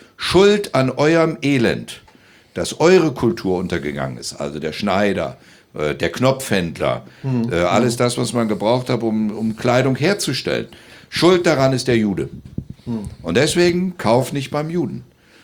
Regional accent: Thuringia, Germany; als Thüringer

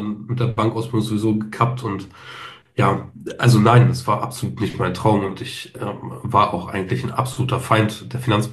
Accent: Braunschweig, Lower Saxony, Germany; Ja, also ich komme aus Braunschweig ursprünglich, habe hier auch mein Büro in Braunschweig.

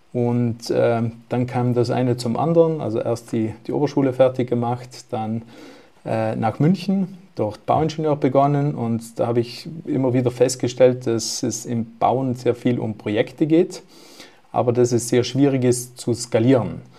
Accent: Trentino-Alto Adige, Italy; ich bin Südtiroler

